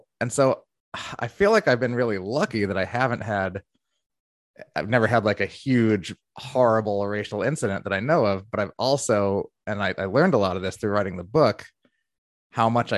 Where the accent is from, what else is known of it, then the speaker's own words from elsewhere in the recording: New York, United States; And I love to just like play the game and I'll just say, I'm from New York. Where are you from?